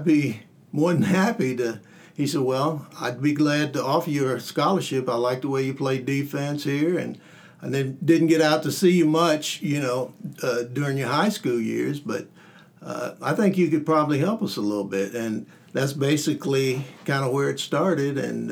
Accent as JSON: {"language": "English", "town": "Wichita", "region": "Kansas", "country": "United States", "said": "Well, you know, I am from Wichita. Have always admired and enjoyed watching the Shockers."}